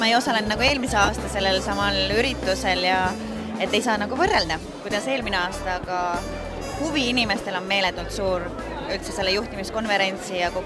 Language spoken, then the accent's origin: Estonian; Tallinn, Harju County, Estonia; olen Tallinnast ja Nelipühikirikust.